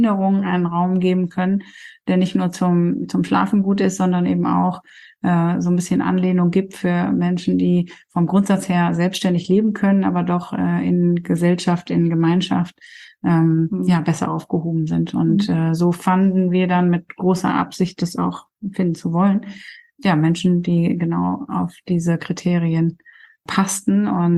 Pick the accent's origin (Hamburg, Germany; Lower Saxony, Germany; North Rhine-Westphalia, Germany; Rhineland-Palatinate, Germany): North Rhine-Westphalia, Germany; Coesfeld; born there; Ich bin gebürtige Coesfelderin und mein Mann kommt aus Rheine. Also wir sind beide quasi Münsterlandkinder.